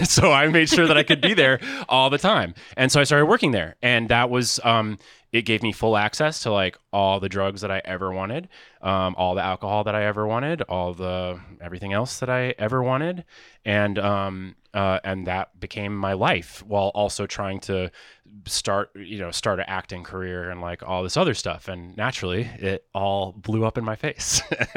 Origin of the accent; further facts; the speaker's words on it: Georgia, United States; Through the accessibility of pills growing up in Georgia in like 2006, 2005.